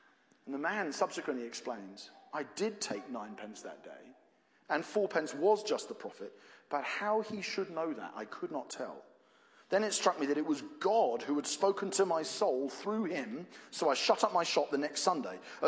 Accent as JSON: {"language": "English", "region": "England", "country": "United Kingdom", "said": "Maybe it's just being English, but that doesn't happen to me in London."}